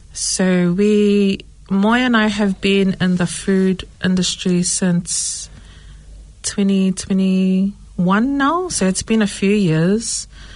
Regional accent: Mangere, Auckland, New Zealand; I am born and raised in Mangere, South Auckland.

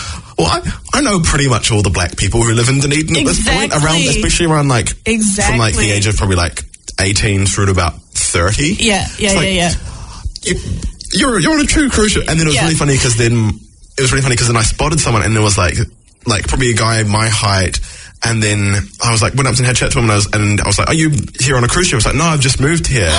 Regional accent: Jamaica; as proud as I am as a Jamaican

